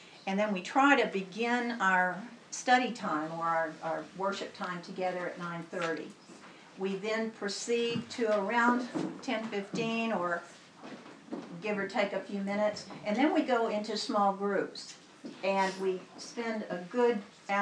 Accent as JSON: {"language": "English", "town": "Reston", "region": "Virginia", "country": "United States", "said": "I'm from Reston, so I don't know this stuff."}